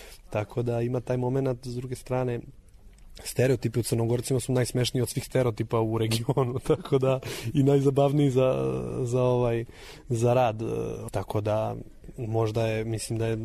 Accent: Budva, Montenegro; accent: Cetinje and Budva speech; also born or lived in Cetinje; ja sam iz Budve, ja ne govorim tako više, vučem na cetinski i budvanski, tu sam najviše vremena, najveći deo života probao Cetinj i Budva.

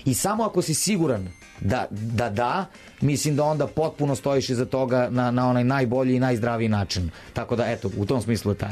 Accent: Serbia; Vidi, ja sam čovek Srbin i ja se ne bavim očekivanjima.

